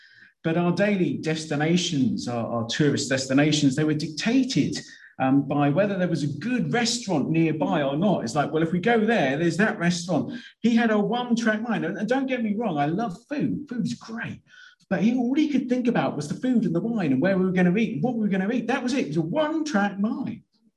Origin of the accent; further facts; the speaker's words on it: United Kingdom; I'm sure that's the case, but it can be embarrassing being British and abroad, can't it? By what some of us do. I can't help but think, what do people think about the British when we are abroad?